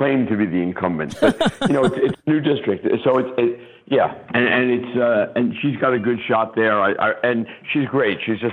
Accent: Brooklyn, New York, United States; So, like, I grew up in Brooklyn. I know what these kind of crazy people are like.

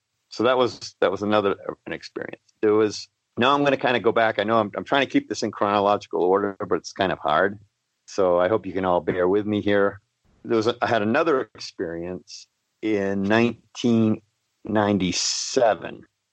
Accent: Massachusetts, United States; And then as I grew up in Massachusetts, I had an experience.

